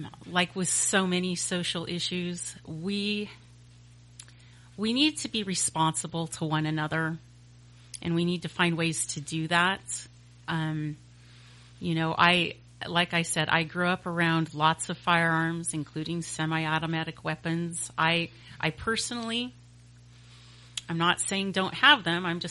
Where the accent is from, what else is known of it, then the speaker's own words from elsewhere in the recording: Shingletown, California, United States; But when I was growing up on the Hill in Shingletown, we were taught gun safety.